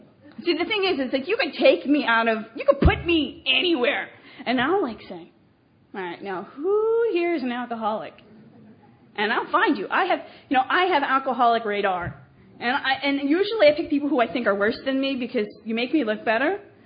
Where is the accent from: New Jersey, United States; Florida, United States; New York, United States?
New Jersey, United States; So I grew up in New Jersey in a suburb, and we had, like, sidewalks and, you know, cars and people.